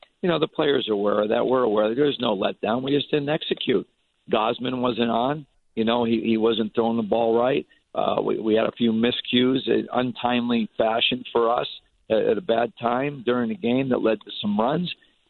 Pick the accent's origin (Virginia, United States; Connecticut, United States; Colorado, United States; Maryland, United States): Connecticut, United States; He'd always come say hello, you know, knowing I was from Connecticut.